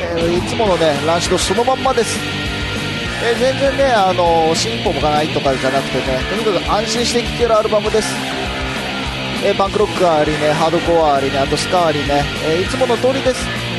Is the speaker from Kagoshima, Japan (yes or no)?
no; Sapporo, Hokkaido, Japan; ちょっとね地元の札幌行ってきました